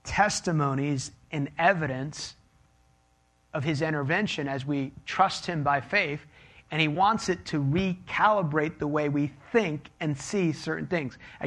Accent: United States; Americans, I'm American, so I can say this

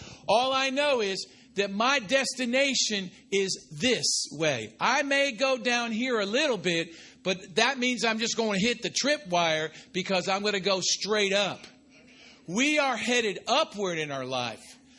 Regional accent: New York, United States; now in Martinsville, United States; You got to understand, I'm from New York. We don't know where anything is besides New York.

